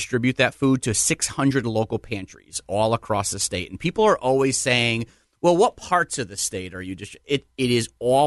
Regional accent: New Britain, Connecticut, United States; I'm from New Britain. I live in West Hartford.

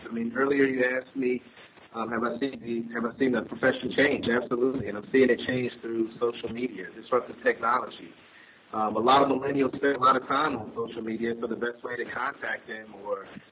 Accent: Raleigh, North Carolina, United States; So I grew up in the tribal area, Raleigh, Durham, North Carolina.

